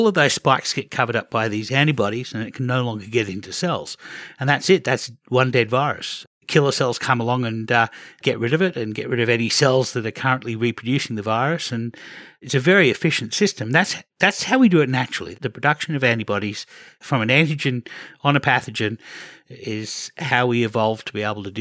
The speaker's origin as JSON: {"language": "English", "region": "Queensland", "country": "Australia", "tie": "born or raised there", "said": "when I was growing up in Queensland, my ancestors didn't come from Queensland, Australia"}